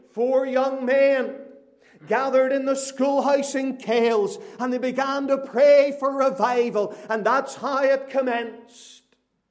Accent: Glengormley, Northern Ireland, United Kingdom; I grew up in Glengormley, just north of Belfast, but when I was around 16 years of age, my parents moved out to, we said they moved to the middle of nowhere, and literally it was the middle of nowhere.

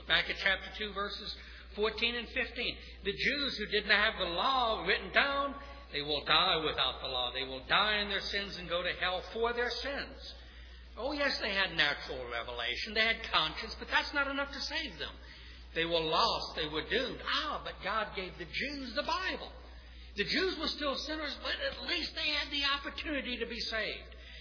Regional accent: New Orleans, Louisiana, United States; And my friend Gary, like me, we come from New Orleans. Now, I've covered a lot of that up, but New Orleanians are blunt. We interrupt, we practically assault another person when we argue. Coming north, I guess, has toned me down a bit.

